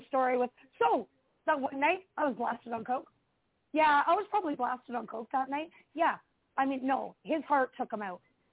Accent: Mimico, Ontario, Canada; Okay, I'm from Mimico, Ontario.

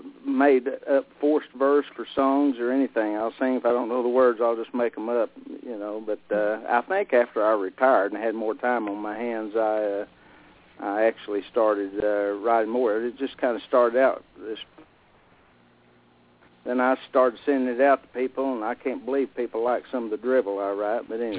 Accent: Stilwell, Oklahoma, United States; I'm from Stillwell, Oklahoma, which is in the northeastern part of Oklahoma. And I was born and raised here, but lived away from here for a while and moved back.

